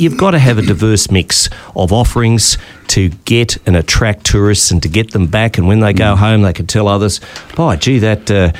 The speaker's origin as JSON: {"language": "English", "town": "Wagga Wagga", "region": "New South Wales", "country": "Australia", "said": "I come from Wagga Wagga. It's a long way from Sydney."}